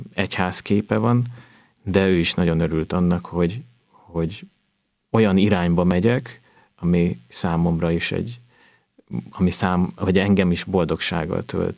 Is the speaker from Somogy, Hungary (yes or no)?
no; Budapest, Hungary; én, mint budapesti, Esztergomba kellett költöznöm